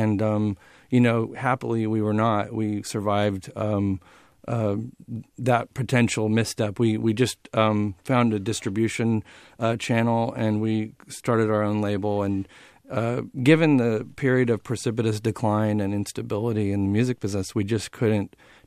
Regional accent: Berkeley, California, United States; also born or lived in Sacramento; Well, I grew up in Berkeley, and I had to move to Sacramento as a teenager, and I really hated it at first.

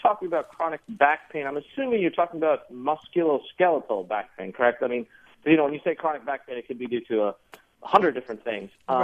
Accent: Cupertino, California, United States; I'm from Cupertino, California.

